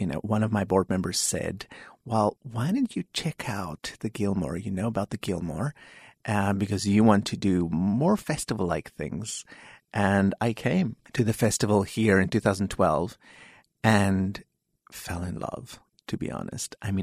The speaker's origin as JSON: {"language": "English", "town": "Heidelberg", "region": "Gauteng", "country": "South Africa", "tie": "born or raised there", "moved": "yes", "lives_now": "United States", "said": "I grew up in Heidelberg, South Africa."}